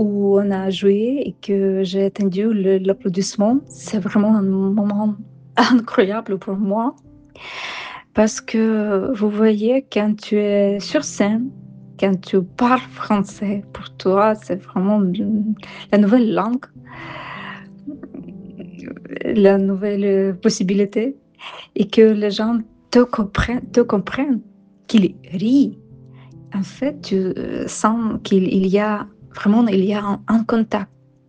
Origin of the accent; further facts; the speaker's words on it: Ukraine; French is a second language; now in France; Je viens d'Ukraine. Je me souviens très très très bien de mon arrivée en France, à Aix-en-Provence.